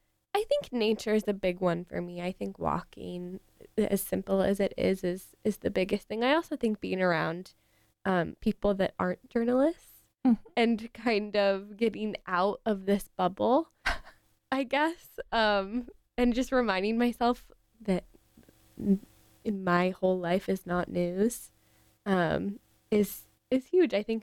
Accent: Seattle, Washington, United States; I was a reporter in Everett, and that felt small to me because I'm from Seattle.

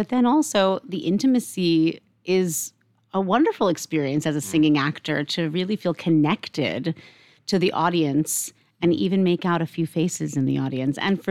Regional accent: New York, United States; I grew up in New York, so I grew up going to the Met, and I love that too.

